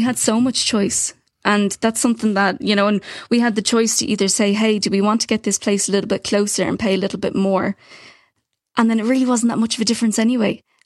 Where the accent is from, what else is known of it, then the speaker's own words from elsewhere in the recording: Dublin, Leinster, Ireland; I'm from Dublin. I was living with mom and dad up until 2 months ago before I left